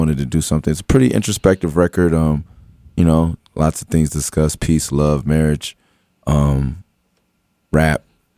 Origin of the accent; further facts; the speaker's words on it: Los Angeles, California, United States; people would assume, I'm from Los Angeles, you would assume, okay, just a small Midwest-y kind of town.